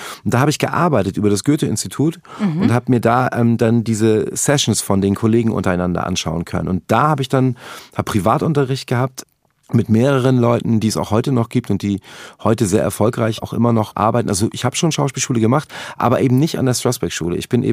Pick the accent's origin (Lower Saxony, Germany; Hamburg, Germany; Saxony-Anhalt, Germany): Hamburg, Germany; Ja, also es war insofern ein Problem, als dass wir da hingezogen sind und ich vorher halt aus einer relativ behüteten Gegend kam.